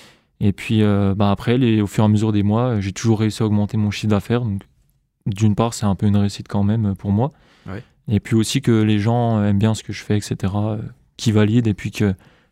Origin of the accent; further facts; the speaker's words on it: Grand Est, France; je viens aussi des Vosges de base. Et du coup, je travaille en fait un petit peu dans les Vosges et un petit peu sur Nancy.